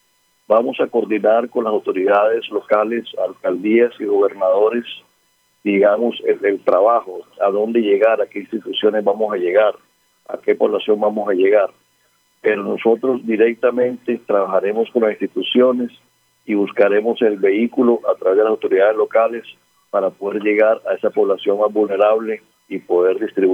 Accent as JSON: {"language": "Spanish", "country": "Colombia", "said": "en especial como colombianos en nuestro país tratando de enfrentar esta situación lo mejor posible"}